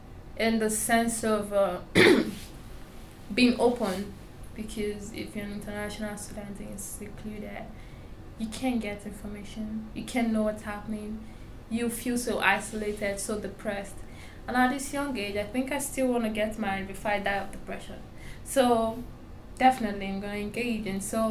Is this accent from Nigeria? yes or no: yes; Nigeria; moved away; So knowing I came from Africa, from Nigeria precisely, and being a Black, I know where I came from. I know who is waiting for me back home. My siblings and everything. So being an international student now